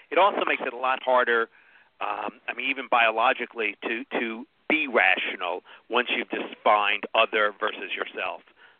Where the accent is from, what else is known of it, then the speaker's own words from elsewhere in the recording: Boston, Massachusetts, United States; I come from the East Coast, from the Boston area